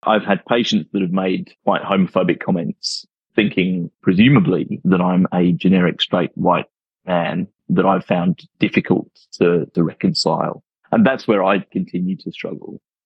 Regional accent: Sydney, New South Wales, Australia; also born or lived in United Kingdom; I grew up in the Bible Belt of Sydney and in the UK for some of my formative years, and where I lived was quite conservative.

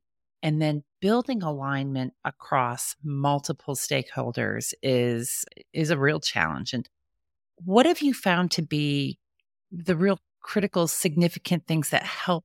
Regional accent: United States; So my bias, being an American and frankly just not knowing a lot about Eastern Europe

